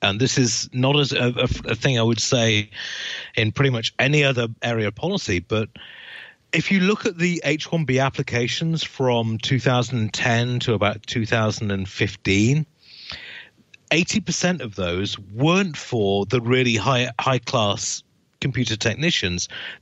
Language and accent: English; United Kingdom; But no, I mean, as a Brit, this has been something